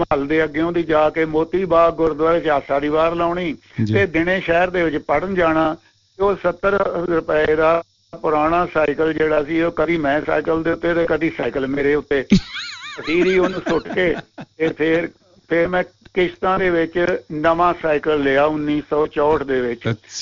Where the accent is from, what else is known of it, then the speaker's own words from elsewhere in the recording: Punjab, India; now in Sydney, Australia; ਮੈਂ ਅੰਮ੍ਰਿਤਸਰ ਜ਼ਿਲ੍ਹੇ ਦਾ ਰਹਿਣ ਵਾਲਾ ਔਰ ਰਾਜਸਥਾਨ 'ਚ ਜਾ ਰਿਹਾ